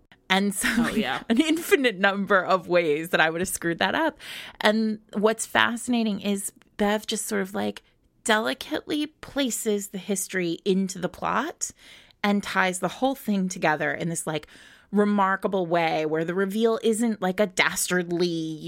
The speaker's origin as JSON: {"language": "English", "region": "Rhode Island", "country": "United States", "tie": "born or raised there", "said": "I grew up in Rhode Island."}